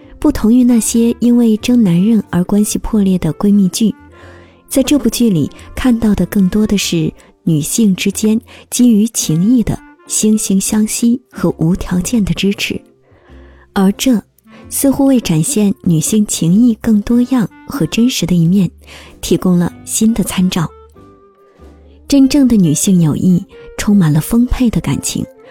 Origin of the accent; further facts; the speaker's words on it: Guangdong, China; 我们都在广东的小城市长大，从初中开始就认识了